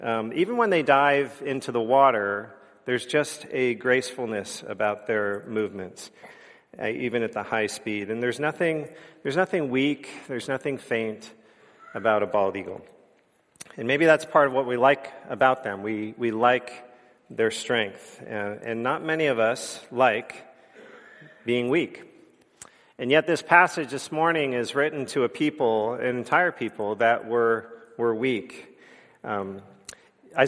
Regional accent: California, United States; also born or lived in Vancouver, Canada; I grew up in San Francisco area, just south of San Francisco, and I don't think I ever saw a bald eagle anywhere in sort of that part of California.

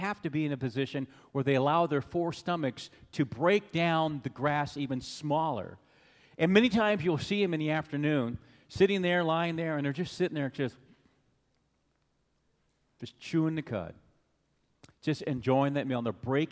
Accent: Anchorage, Alaska, United States; I just want you to know that I grew up in Anchorage, and I like Fairbanks much better.

